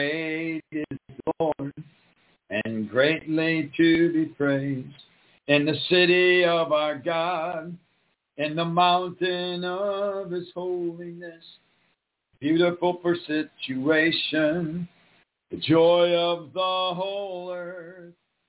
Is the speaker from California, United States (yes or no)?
no; Michigan, United States; Growing up in Michigan, we saw them regularly.